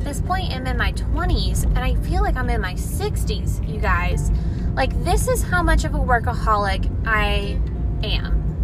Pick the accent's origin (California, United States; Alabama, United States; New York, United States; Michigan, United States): Alabama, United States; also born or lived in Louisiana / Florida; So I'm from Alabama. If you guys don't know this about me, I'm from Alabama. Let me start there. I'm from Alabama. I moved to Louisiana for culinary school.